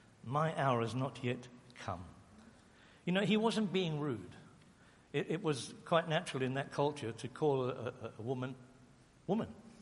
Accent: England, United Kingdom; I was born and bred in England.

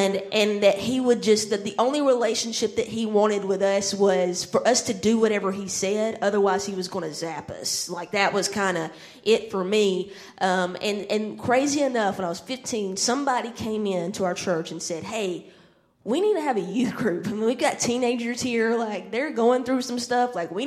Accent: Rockmart, Georgia, United States; Listen, I'm from Rockmart, Georgia, but I have great ties to Hiram.

